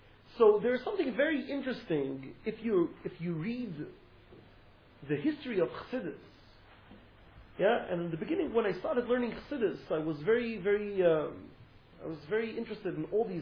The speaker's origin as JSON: {"language": "English", "town": "Borough Park", "region": "New York", "country": "United States", "second_language": "English", "said": "I'm from Borough Park, so my English is not so so developed"}